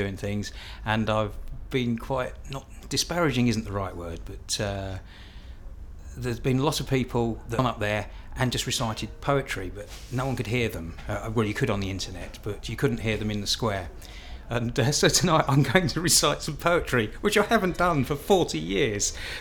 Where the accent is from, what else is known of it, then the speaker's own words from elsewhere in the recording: Crawley, South East England, United Kingdom; My date of birth is the 6th of April 1956 and I come from Sussex, Crawley in fact.